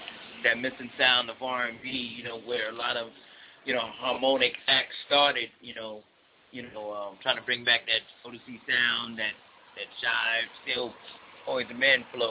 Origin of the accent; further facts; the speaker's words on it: Brooklyn, New York, United States; You know, I'm from Brooklyn, New York.